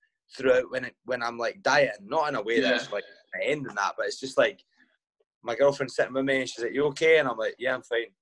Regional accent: Glasgow, Scotland, United Kingdom; also born or lived in Highlands; now in Stirling, United Kingdom; I live in Stirling just now, but I'm originally from Glasgow and I lived in the Highlands for a wee bit in a place called Strathire.

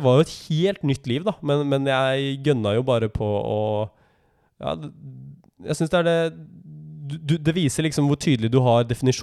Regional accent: Oslo, Norway; jeg følte jo veldig på det ansvaret da jeg bodde hjemme i Oslo, for at jeg var liksom mann i huset fra jeg var 12 år.

